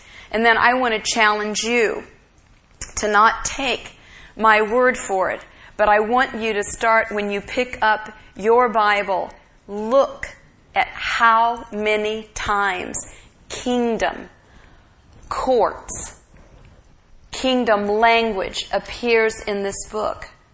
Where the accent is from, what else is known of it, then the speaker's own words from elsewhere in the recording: United States; I love my country, and I am very thankful that I am an American.